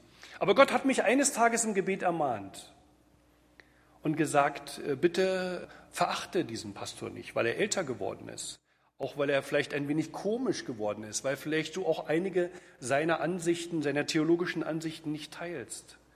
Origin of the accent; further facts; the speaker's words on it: Berlin, Germany; aus Berlin, wo ich herkomme.